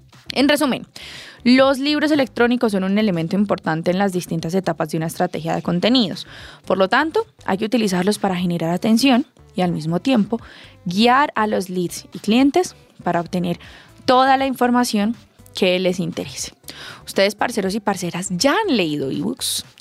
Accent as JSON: {"language": "Spanish", "region": "Antioquia", "country": "Colombia", "lives_now": "Medellín, Colombia", "said": "Itagüí, Antioquia, también de mi tierrita, ahí al ladito de donde vivo en Medellín, cuando vivo en Medellín."}